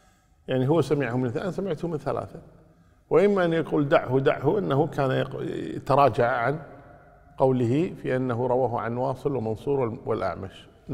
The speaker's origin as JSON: {"language": "Arabic", "country": "Kuwait"}